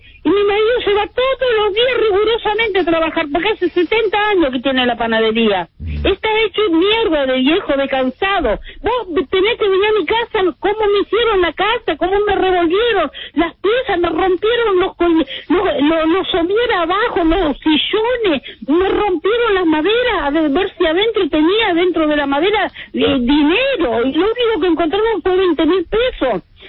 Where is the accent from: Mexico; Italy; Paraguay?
Italy; now in Argentina; 69 años, soy italiana.